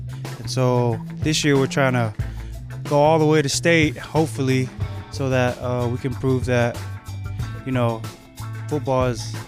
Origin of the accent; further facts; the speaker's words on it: Anchorage, Alaska, United States; born there; now in Barrow, United States; I was born in Anchorage, Alaska, and moved up here to Barrow to play some football.